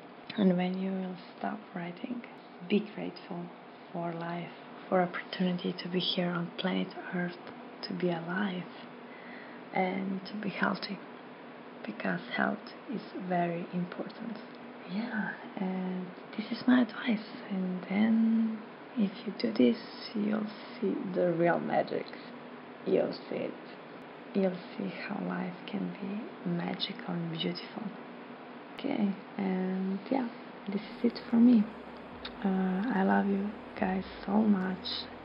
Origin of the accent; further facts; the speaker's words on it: Slovenia; I am from Slovenia. Slovenia is a very small country in Europe between Italy and Croatia